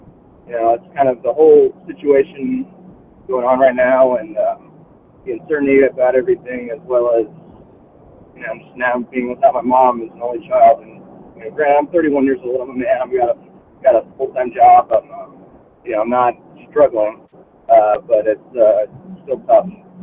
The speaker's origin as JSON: {"language": "English", "town": "San Antonio", "region": "Texas", "country": "United States", "said": "I'm from San Antonio."}